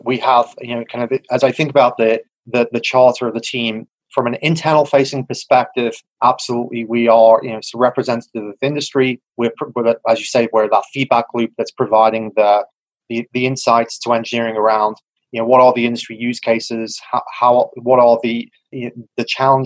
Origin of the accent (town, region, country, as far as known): England, United Kingdom; born or raised there